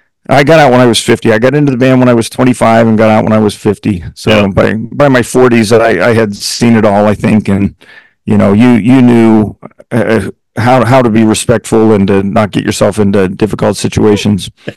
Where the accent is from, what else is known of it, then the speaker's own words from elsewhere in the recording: Altoona, Pennsylvania, United States; I was born and raised in Altoona, Pennsylvania. I went to college in Youngstown, Ohio, which was about 3 hours to the west.